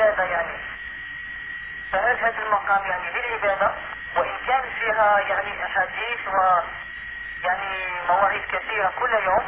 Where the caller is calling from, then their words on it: Algeria; يعني أنا ضرب الهاتف من الجزائر